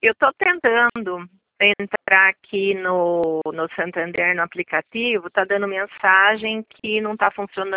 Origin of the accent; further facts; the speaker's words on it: Itapira, São Paulo, Brazil; sou de Itapira.